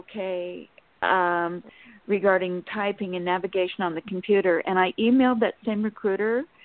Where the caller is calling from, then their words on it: Sacramento, California, United States; from Sacramento, California.